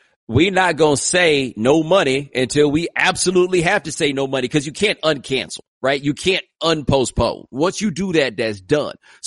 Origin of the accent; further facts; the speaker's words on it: Houston, Texas, United States; Hey, you know, I'm from Houston, man. Like, I'm all about